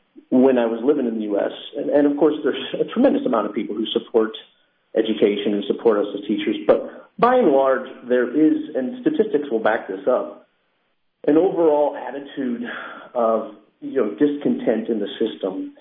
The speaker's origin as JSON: {"language": "English", "town": "Quincy", "region": "Illinois", "country": "United States", "tie": "born or raised there", "said": "So I was born and raised in Quincy, which most people suspect when they see my last name."}